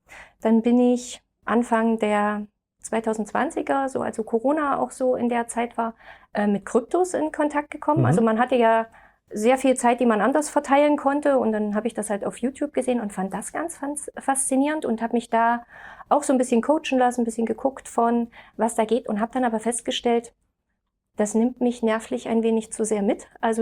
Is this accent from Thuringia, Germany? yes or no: yes; Jena, Thuringia, Germany; Also ich bin ja aus Jena